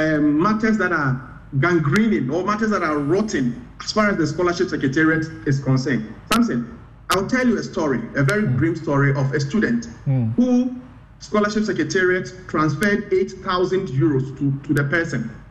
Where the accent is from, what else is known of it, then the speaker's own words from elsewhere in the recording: Ghana; English is a second language; I become very sad and very annoyed as a Ghanaian.